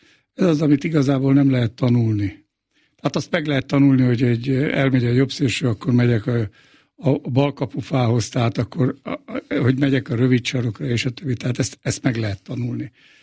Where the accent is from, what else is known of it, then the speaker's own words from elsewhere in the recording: Szőny, Komárom-Esztergom, Hungary; Én Szőnyben az olajgyárnak a lakótelepén nőttem föl